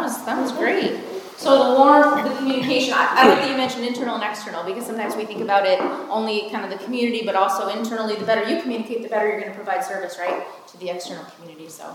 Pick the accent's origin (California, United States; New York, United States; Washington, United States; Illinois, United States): Illinois, United States; Oregon; I come from Oregon, Illinois, and came this way, and it is such a gorgeous, gorgeous area.